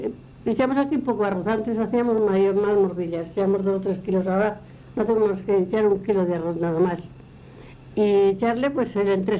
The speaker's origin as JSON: {"language": "Spanish", "country": "France", "said": "Yo, me llaman toda la vida, pero soy francés."}